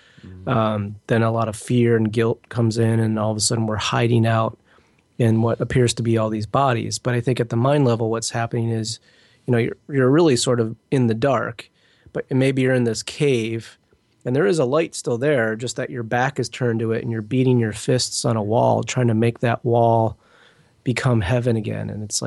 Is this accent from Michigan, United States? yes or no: yes; Detroit, Michigan, United States; I grew up in the Detroit area, and maybe my driving was very aggressive, maybe.